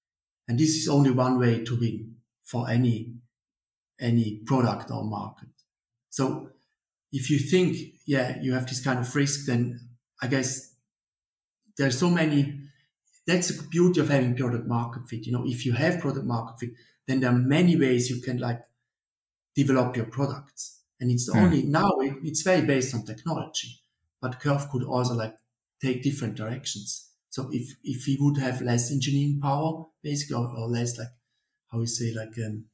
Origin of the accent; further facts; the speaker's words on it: Switzerland; I think Switzerland is a very good place, basically. Not for myself. Yeah, I'm Swiss